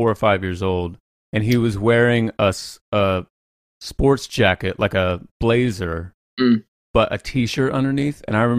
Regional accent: Indiana, United States; I'm from Indiana. This sounds like the Indiana of the UK. Well, it sounds exactly like my upbringing.

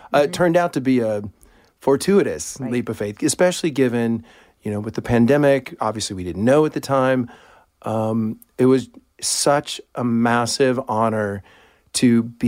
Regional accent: Clear Lake, Texas, United States; I grew up in Clear Lake, Texas, which is part of Houston. And I was, you know, I had a wonderful childhood, wonderful.

